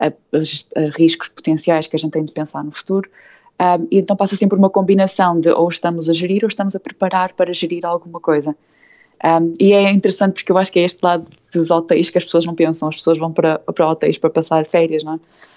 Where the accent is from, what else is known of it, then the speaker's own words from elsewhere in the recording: Portugal; moved away; a minha casa sempre foi bilingue, que a minha mãe cresceu na África do Sul, então nós falámos sempre um bocado português e inglês, mas mesmo assim eu cresci em Portugal, então português era assim a minha língua principal